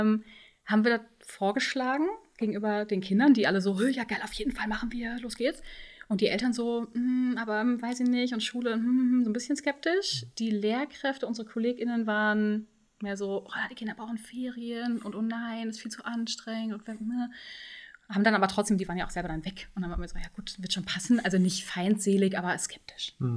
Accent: Dortmund, North Rhine-Westphalia, Germany; now in Hamburg, Germany; Ich komme aus Dortmund tatsächlich. Deswegen hat mich gerade dein Dialekt schon voll abgeholt. So in die Heimat, so ein bisschen zumindest daneben. Ich bin jetzt hier in Hamburg schon ein paar Jahre.

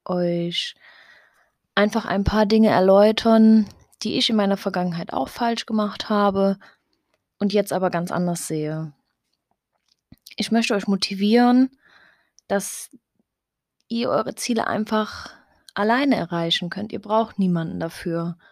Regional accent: Germany; Wie schon am Anfang erwähnt, bin ich 27 Jahre alt, ich komme aus Deutschland.

